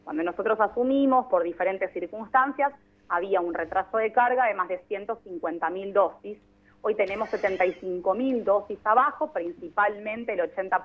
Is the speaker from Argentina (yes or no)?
yes; Buenos Aires, Argentina; moved away as an adult; now in Chaco, Argentina; yo soy oriunda de Buenos Aires, en realidad